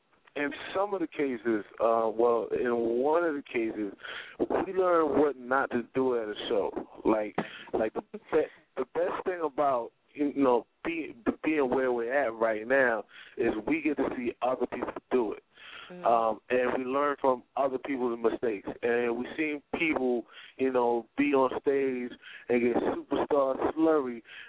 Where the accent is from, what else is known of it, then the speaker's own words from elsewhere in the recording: Brooklyn, New York, United States; Well, we from Brooklyn, New York. Me, I'm from East Flatbush.